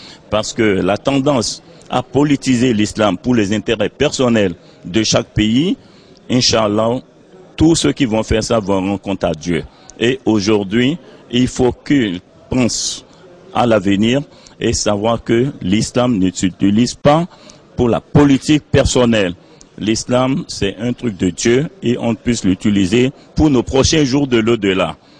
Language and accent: French; Benin; je viens du Bénin